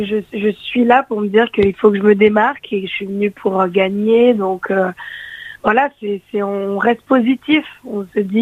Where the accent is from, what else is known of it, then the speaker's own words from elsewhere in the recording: Paris, Île-de-France, France; now in Narbonne, France; je suis originaire de Paris de base et je suis allée vivre à Narbonne